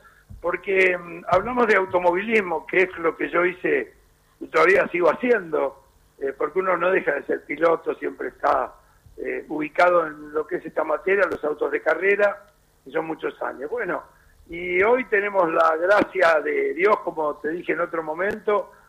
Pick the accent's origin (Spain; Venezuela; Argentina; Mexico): Argentina; No, somos así los argentinos, y no hay que vender humo